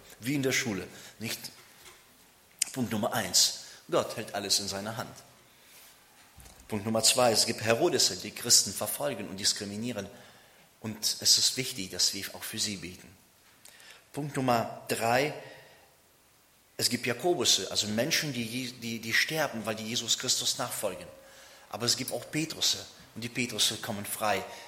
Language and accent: German; Bonn, North Rhine-Westphalia, Germany; ich komme aus Bonn